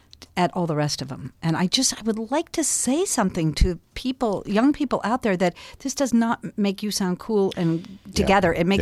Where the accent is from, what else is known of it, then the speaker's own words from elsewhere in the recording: Albuquerque, New Mexico, United States; I grew up in Albuquerque, New Mexico